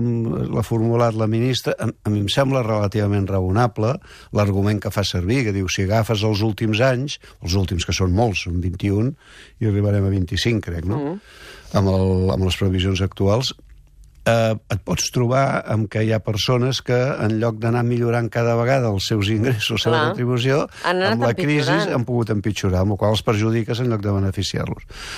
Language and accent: Catalan; Catalonia, Spain; ens convé com a europeus i com a catalans